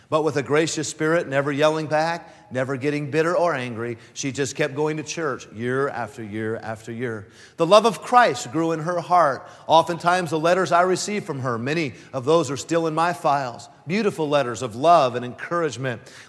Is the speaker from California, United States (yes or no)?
yes; California, United States; I'm your grandson from California. I'm the preacher, the one that preaches out there.